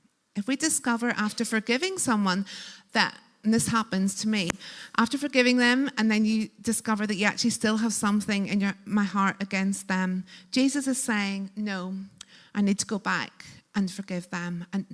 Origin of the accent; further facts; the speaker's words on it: Northern Ireland, United Kingdom; I'm from a culture, Northern Ireland, for those who don't know my accent, from rural Northern Ireland.